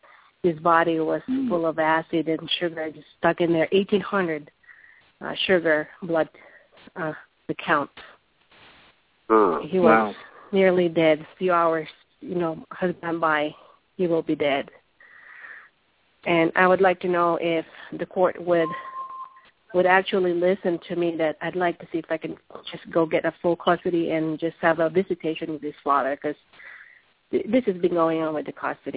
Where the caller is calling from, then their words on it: Albuquerque, New Mexico, United States; from Albuquerque, New Mexico.